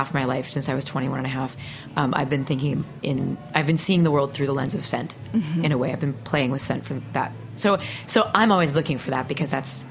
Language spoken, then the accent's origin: English; Peoria, Illinois, United States; I grew up in Peoria, Illinois.